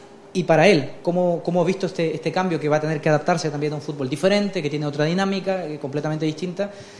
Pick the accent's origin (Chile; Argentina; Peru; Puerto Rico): Chile; now in Barcelona, Spain; periodista chileno para la televisión de Chile. Bueno, venimos desde Barcelona, estamos asentados